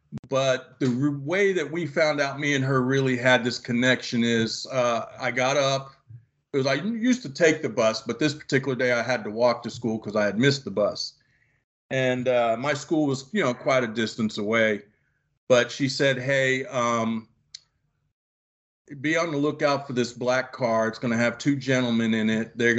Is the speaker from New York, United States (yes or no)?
yes; New York, United States; I used to be a daredevil when I was a kid because I grew up in the Bronx. So there's not a lot of grass and trees.